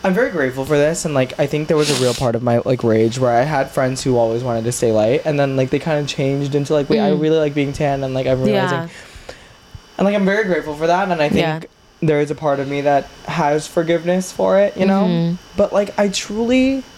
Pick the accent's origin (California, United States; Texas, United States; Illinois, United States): Texas, United States; And like, I think growing up in Texas, again, it's like, the main sport is football